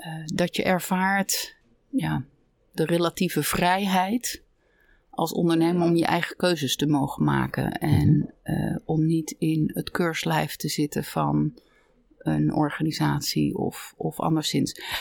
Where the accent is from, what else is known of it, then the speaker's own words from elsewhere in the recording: Scheveningen, South Holland, Netherlands; Ik kom van oorsprong van de kust. Scheveningen, het Haagse. Dat is waar ik opgegroeid ben. In een middenstandsgezin.